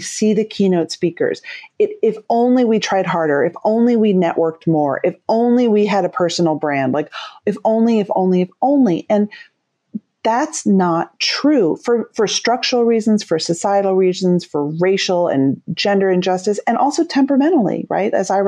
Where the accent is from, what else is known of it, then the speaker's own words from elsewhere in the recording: New York City, New York, United States; I grew up in the opposite. I grew up in New York City Jewish culture where everyone lives at their therapist.